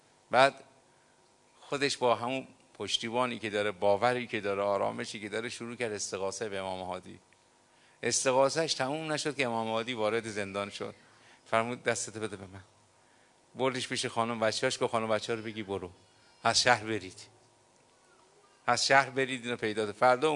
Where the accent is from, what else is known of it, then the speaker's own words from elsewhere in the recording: Tehran, Tehran Province, Iran; ما تهرانیم، همینجاییم، ولی اینا طفلک از راه دور میان.